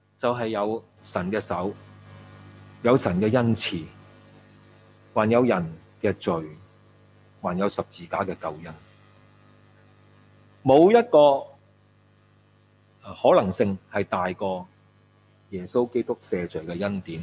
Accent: Hong Kong; 佢竟然问我哋香港人啊，佢身处美国，佢问我香港人啊

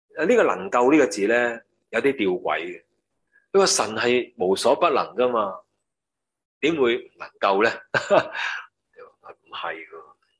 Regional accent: China; 有时候去到几时才知道，我们中国人这句说话是这样的。

